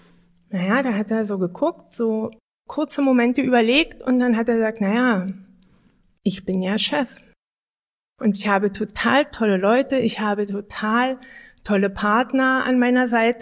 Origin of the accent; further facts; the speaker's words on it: Brandenburg, Germany; weil ich bin ja in der Lausitz geboren und ich bin zweimal, ich sag's mal, abgebaggert worden. Einmal in der Pubertät, in der ist der Ort weggebaggert worden, in dem ich geboren wurde.